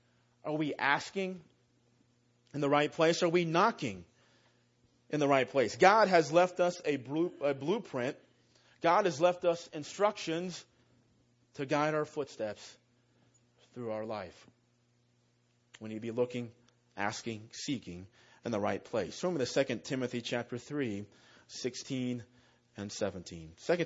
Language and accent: English; West Milton, Ohio, United States; We have a community park where I grew up in West Melton, in Miami County.